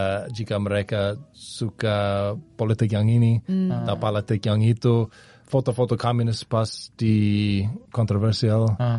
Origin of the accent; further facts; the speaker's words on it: United States; Indonesian is a second language; Sebagai orang Amerika, sebagai you know, orang bule biasa